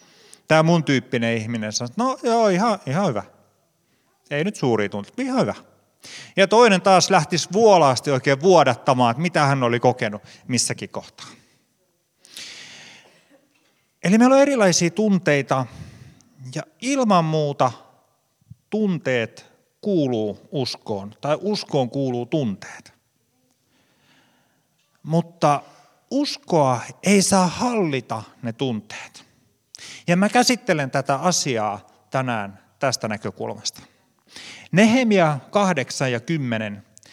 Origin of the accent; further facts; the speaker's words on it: Karelia, Finland; me todettiin, että me ollaan karjalaisia ja me karjalaiset ehkä tehdään pieni poikkeus